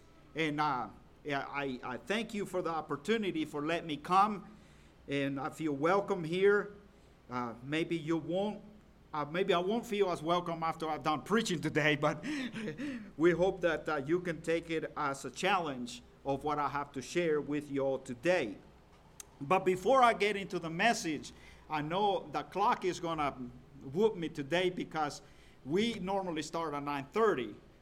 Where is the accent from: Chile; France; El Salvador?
El Salvador; English is a second language; now in Georgia, United States; I was born and raised in El Salvador, Central America, and I've been in Georgia for almost 22 years now. So I have lived longer in Georgia than I have lived in El Salvador. So that's why I have a little different accent than most people that come from Georgia.